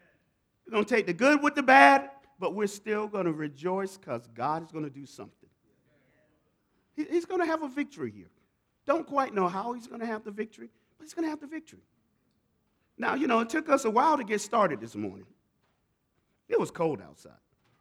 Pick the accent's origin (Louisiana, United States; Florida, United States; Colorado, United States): Florida, United States; Tallahassee; also born or lived in New York City; I had the wonderful privilege of living in New York City for 16 years. 16 winters. I grew up in Florida. What is winter like in Tallahassee, Florida?